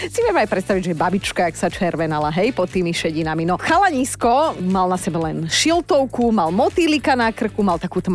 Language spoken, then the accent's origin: Slovak; Borovce, Trnava Region, Slovakia; No, za dobrotu, náš obrotu, ako sa hovorí u nás v Borovciach.